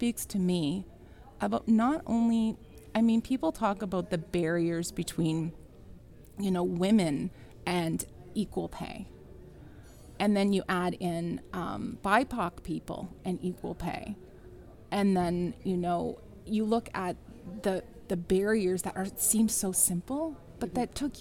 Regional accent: Antigonish, Nova Scotia, Canada; I'm from Anakinish. With the students there, it's a little over 5,000. Without the students, it's around 4.

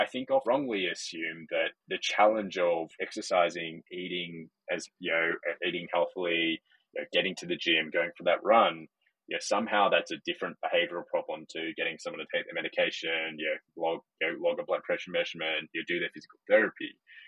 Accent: Australia; as people could probably tell from the accent, I'm originally from Australia

